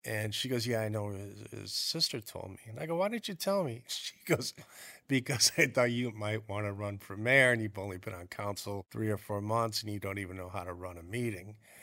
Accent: Rossford, Ohio, United States; Growing up in Rossford, to me, was like a Norman Rockwell painting.

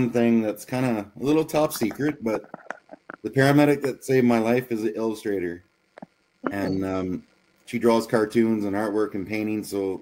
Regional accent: Canada; So I'm a Canadian in this little tiny town

